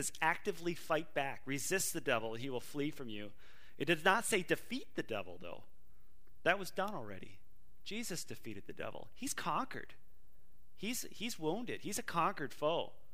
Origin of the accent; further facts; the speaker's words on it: Minnesota, United States; when I grew up in Minnesota, we didn't talk about Lewis and Clark